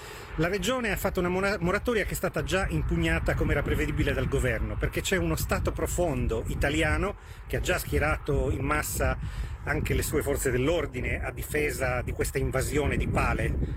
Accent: Sardinia, Italy; da sardo, da cittadino che ama la sua terra. Io non posso accettare che la mia patria sia soggetta a questo pericolo estremo.

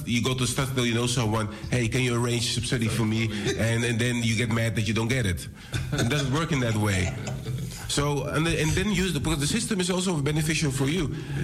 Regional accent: Cape Verde; also born or lived in Netherlands; I'm more than just Dutch. I'm African. I'm from Cape Verde, Portugal.

